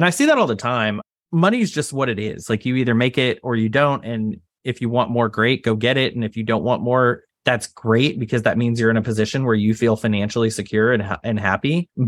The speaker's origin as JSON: {"language": "English", "region": "Texas", "country": "United States", "tie": "born or raised there", "said": "I grew up in Texas. I did not come from any money. I started working at 13 years old, right?"}